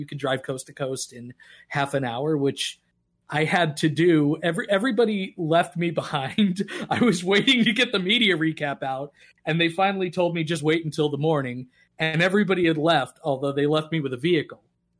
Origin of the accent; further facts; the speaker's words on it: Newburyport, Massachusetts, United States; I'm not from anywhere that Bucky has ever lived. You know, I grew up in like the North Shore of Massachusetts. And yet, Newburyport, Mass, Bucky's Burritos just pops in one year while I'm like a teenager.